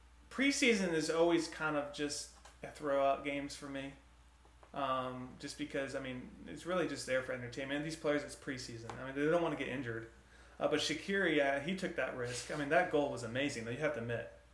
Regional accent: Michigan, United States; I am from Michigan originally, so I'm a big University of Michigan fan.

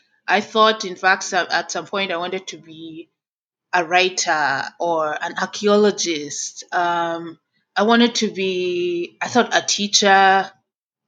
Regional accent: Nairobi, Kenya; moved away as an adult; now in Washington, United States; We can start from right when I was born and raised in Nairobi, and I went to school in Nairobi all throughout up to college.

